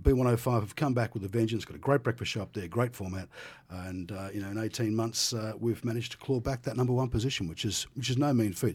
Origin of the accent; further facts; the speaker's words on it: Queensland, Australia; And Brisbane, you know, I'm from Queensland, so you know, they're early adopters.